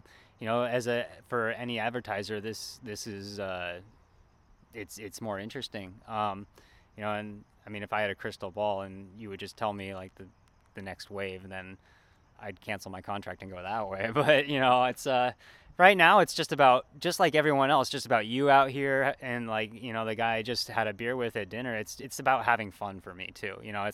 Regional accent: Colorado, United States; I grew up in Colorado, and we have a lot of dirt roads in the mountains, and I started on the mountain bike.

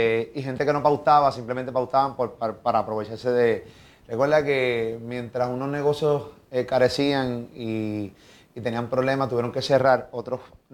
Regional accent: Puerto Rico; somos hermanos boricuas, vivimos en el mismo país.

